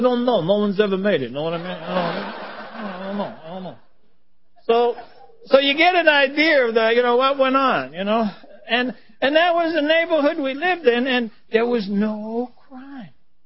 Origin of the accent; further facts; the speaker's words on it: Brooklyn, New York, United States; I have nothing against it, but I grew up in Brooklyn in an area where if there was a mafia, they lived there.